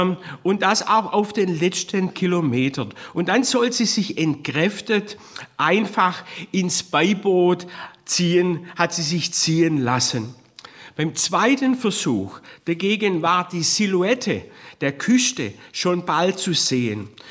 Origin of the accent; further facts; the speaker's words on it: Korntal, Baden-Württemberg, Germany; aus meiner Heimatgemeinde Korndal, wo ich herstamme